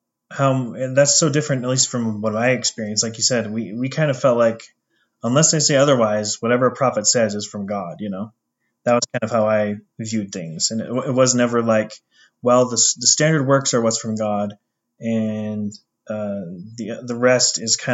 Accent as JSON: {"language": "English", "region": "Utah", "country": "United States", "tie": "born or raised there", "said": "And maybe it's just because we grew up in Utah."}